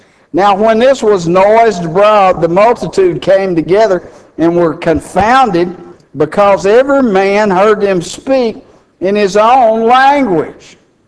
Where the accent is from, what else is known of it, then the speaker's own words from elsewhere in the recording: Texas, United States; And people called and knew I was a flatlander the minute that I started talking. Man, they knew I was from Texas. They knew exactly where I was from.